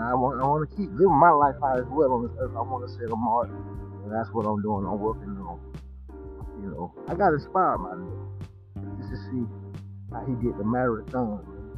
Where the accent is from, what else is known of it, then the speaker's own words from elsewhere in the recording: Georgia, United States; And I'm not even from there. I'm from the 8th. I mean, I'm from Georgia.